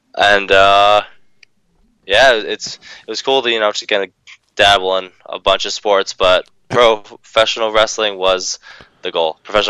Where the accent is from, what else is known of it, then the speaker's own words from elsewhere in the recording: British Columbia, Canada; So I grew up where I'm currently living, which is just outside of Vancouver, in BC, Canada.